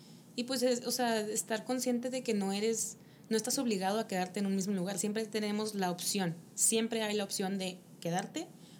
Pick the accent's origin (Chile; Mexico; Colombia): Mexico; nosotros formamos parte de una comunidad desde que somos mexicanos